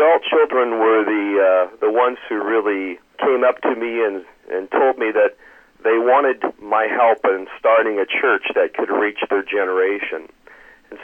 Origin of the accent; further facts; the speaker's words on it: Portland, Oregon, United States; the Lord's brought me back to my hometown. And I was not born here in the Portland area, but for most of my life, this is where I grew up.